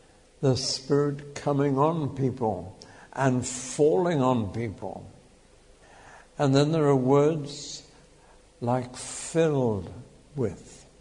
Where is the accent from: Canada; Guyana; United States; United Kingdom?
United Kingdom; We are so British that we don't like the thought of speaking what we don't know we're saying.